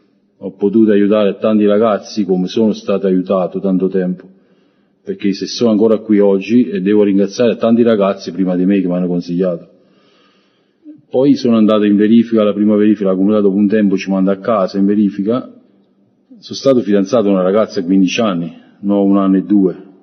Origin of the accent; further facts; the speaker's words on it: Naples, Campania, Italy; Poi io sono di Napoli, sono del sud, quindi lì c'è molta, a quei tempi, parlo di 20 anni fa, c'era molta più delinquenza